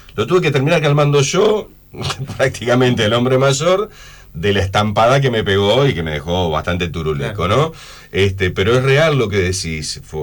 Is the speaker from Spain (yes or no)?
no; Paraná, Entre Ríos, Argentina; somos así los latinos y más los paranaenses